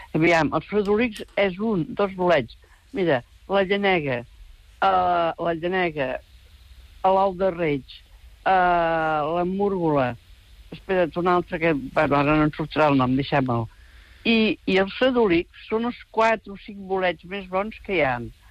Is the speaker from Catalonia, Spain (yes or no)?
yes; El Vendrell, Catalonia, Spain; jo des de petita, jo sempre us ho dic, soc filla de Vendrell, pagesos